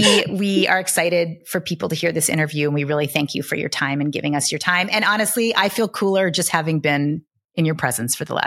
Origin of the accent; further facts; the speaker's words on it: East Coast, Canada; I'm from the East Coast of Canada. So that's the kind of music I grew up with, right?